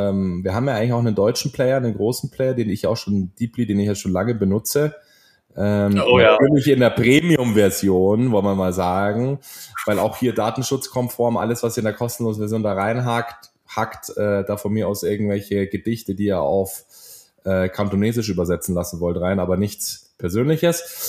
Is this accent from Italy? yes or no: yes; Italy; Als Italiener bin ich dann immer sehr dünnhäutig, wenn man meine italienischen Fähigkeiten falsch betont.